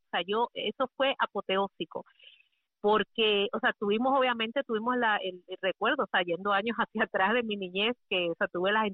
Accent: Madrid, Community of Madrid, Spain; born there; Yo nací en Madrid, España. Soy producto de un soldado militar, veterano y médico que fue a estudiar medicina a España, que se enamoró de una española andaluza.

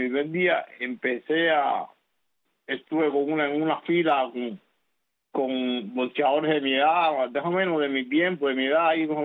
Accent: Párraga, Havana, Cuba; yo nací y soy nací y criado en Párraga, en la calle San José, entre Guantánamo y Santa Fe. Ahí fue la casa mía de donde yo nací.

